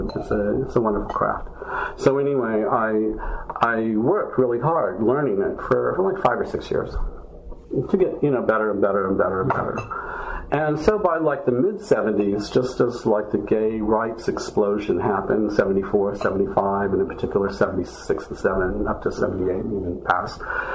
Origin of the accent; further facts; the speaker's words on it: Midwest, United States; And then, of course, growing up in the Midwest, under the most horrible of circumstances, that was all, of course, suppressed.